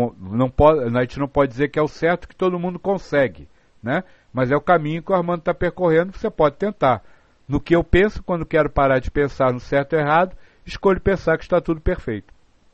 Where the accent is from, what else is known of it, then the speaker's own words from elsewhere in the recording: Brazil; Eu cresci numa época de revolução no Brasil